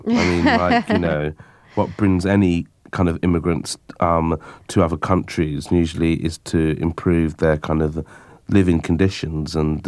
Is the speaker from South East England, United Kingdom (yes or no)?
no; London, United Kingdom; where I grew up in East London, which is a traditionally kind of working class area and a traditionally an immigrant area, it was quite a tough area too.